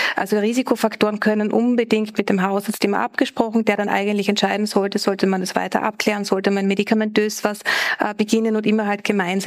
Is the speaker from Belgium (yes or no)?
no; Austria; Das ist bei uns in Österreich Gott sei Dank sehr einfach.